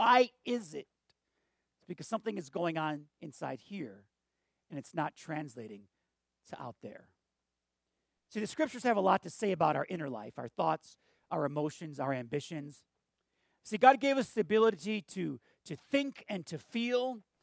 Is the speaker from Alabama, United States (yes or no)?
no; Buffalo, New York, United States; also born or lived in Missouri; Like, so my family, we grew up in Western New York, in Buffalo. But I went to college in Missouri, which, for me, that was the South.